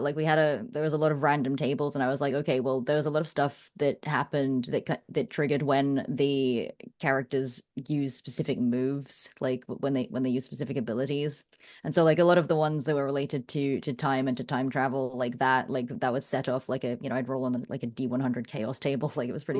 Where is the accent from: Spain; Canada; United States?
Canada; I'm Canadian and I have a Canadian domain.